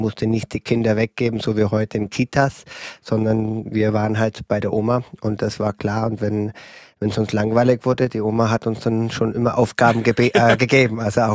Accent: Bavaria, Germany; Ich komme nicht aus Franken oder Unterfranken. Ich komme aus dem Allgäu. Bin also ein bayerischer Schwabe, wenn man also die A7 runterfährt.

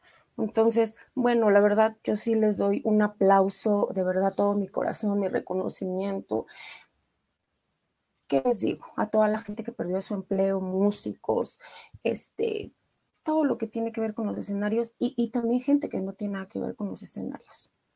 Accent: Iztapalapa, Mexico City, Mexico; soy de Iztapalapa, de una de las colonias de Iztapalapa.

